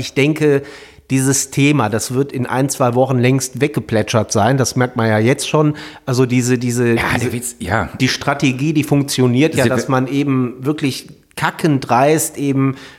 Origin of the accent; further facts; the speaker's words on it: Syria; German is a second language; now in Germany; ich komme aus Syrien, so, da passiert das täglich.